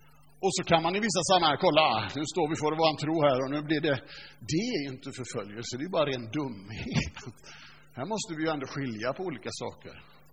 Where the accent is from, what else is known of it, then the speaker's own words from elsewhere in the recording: Alingsås, Västra Götaland County, Sweden; Och då har jag vuxit upp på en plats i Alingsås